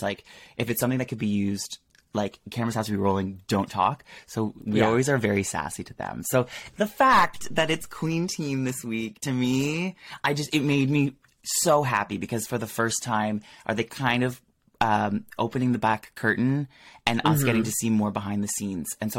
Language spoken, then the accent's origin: English; Peterborough, United Kingdom; Like growing up in Peterborough, I just was like, I knew I needed to get out